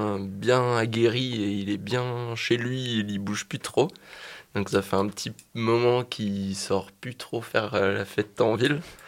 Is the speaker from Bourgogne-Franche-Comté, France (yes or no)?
yes; Bourgogne-Franche-Comté, France; now in Lyon, France; Je suis jurassien, ça va pouvoir s'entendre un peu avec l'accent. Maintenant, je suis sur Lyon.